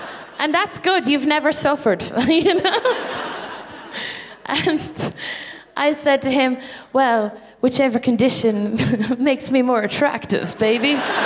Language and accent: English; Ireland; Do you know what's weird about being Irish and ex-Catholic is that, like, I don't miss the human rights abuses that they did, right?